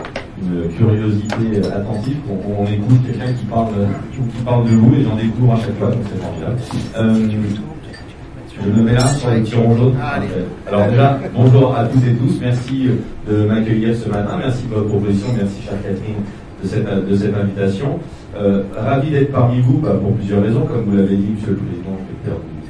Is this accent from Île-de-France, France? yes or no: yes; Paris, Île-de-France, France; je suis avant tout parisien. Je suis natif de Paris. Je suis très fier d'être né à Paris.